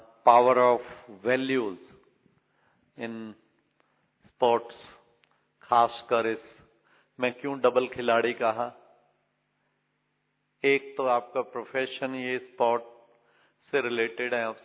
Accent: Panipat, Haryana, India; 7-8 delegate जो मेरे शहर से भी, पानीपत से भी आए हुए हैं

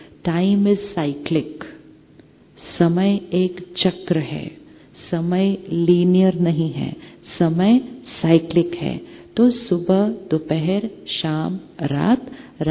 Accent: India; मैं भारत का रहने वाला हूं, मैं हिंदू धर्म को प्रैक्टिस करने वाला हूं

